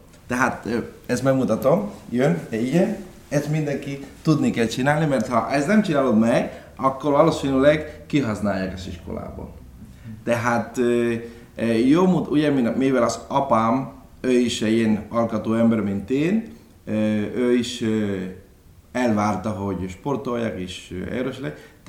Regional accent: Cuba; Hungarian is a second language; now in Hungary; Én Santiago-tól 100 km-re. Nyugatra. Nyugatra, igen, nyugatra. És hát én kis faluban születtem, egy falusi gyerek vagyok. Egy nagyon szép folyó mellett, 22-23 km a tengerpartról.

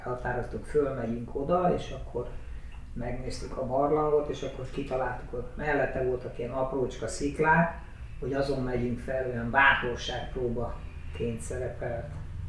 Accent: Budapest, Hungary; Én Óbudán születtem, a Martin kórházban, és ugye ott laktunk a Vörösvári út elején

